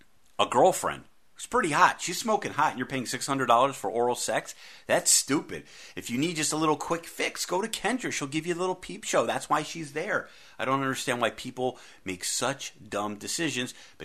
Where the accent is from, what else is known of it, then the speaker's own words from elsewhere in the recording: East Coast, United States; Even though I grew up on the East Coast, watched a lot of Blazers